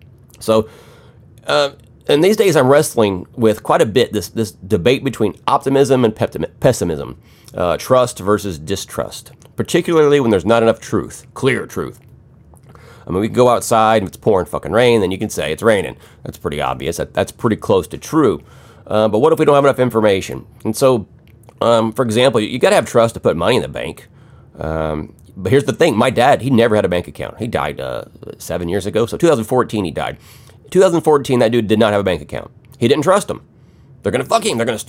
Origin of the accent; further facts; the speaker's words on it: Missouri, United States; I was raised here. I'm born and raised in Missouri, never really left.